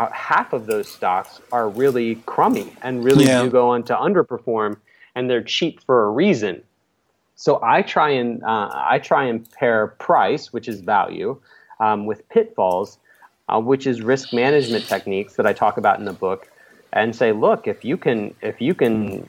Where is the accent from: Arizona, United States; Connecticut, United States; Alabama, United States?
Alabama, United States; two states, including my home state of Alabama, have 35% or greater obesity.